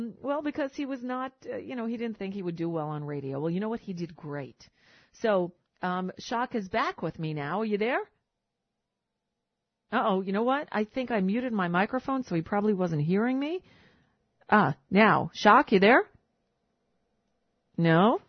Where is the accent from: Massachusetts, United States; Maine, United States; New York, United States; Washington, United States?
New York, United States; Well, you know, I remember those when I was a kid because I grew up in New York